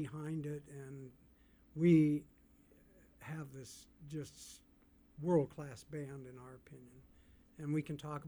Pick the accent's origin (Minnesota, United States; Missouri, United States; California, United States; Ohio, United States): Minnesota, United States; St. Paul; up in the Twin Cities where we're from. We're from St. Paul.